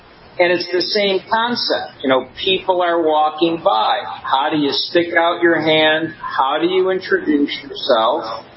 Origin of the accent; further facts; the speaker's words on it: Buffalo, New York, United States; Yeah, I mean, I grew up in Buffalo, New York, and always, you know, had a passion for sales.